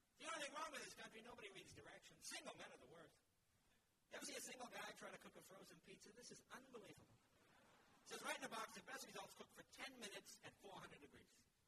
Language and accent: English; New England, United States; now in California, United States; See, I come from New England. We have the old round kind of moms up there.